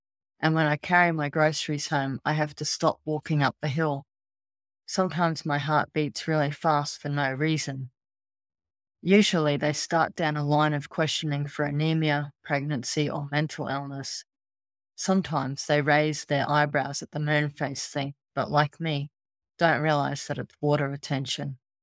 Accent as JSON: {"language": "English", "town": "Brisbane", "region": "Queensland", "country": "Australia", "tie": "born there", "said": "I was born here in Brisbane"}